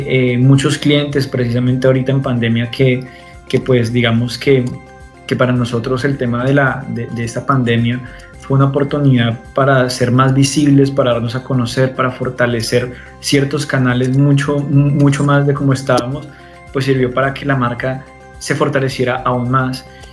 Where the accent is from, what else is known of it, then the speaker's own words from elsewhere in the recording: Colombia; la inmediatez que nosotros como colombianos muchas veces tenemos.